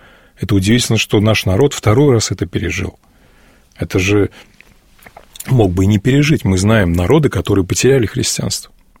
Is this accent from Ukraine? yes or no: no; Saint Petersburg, Russia; Я вырос в Ленинграде, родился в этом году